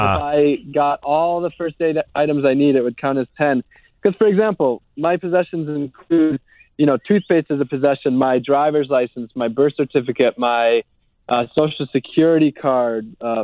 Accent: Wisconsin, United States; So Cheryl came from a similar background as I did. I'm from Wisconsin, actually.

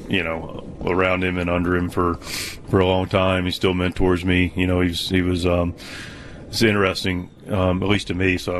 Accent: Charlotte, North Carolina, United States; So my dad's from Baltimore. Mom's from Eastern Shore, Maryland. I was born in Charlotte, but grew up a Terrapin fan.

